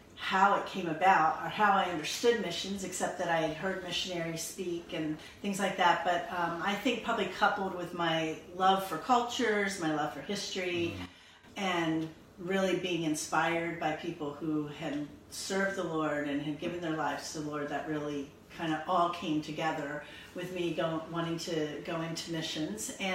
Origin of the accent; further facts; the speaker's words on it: Absecon, New Jersey, United States; I grew up in Absecon in the South Jersey area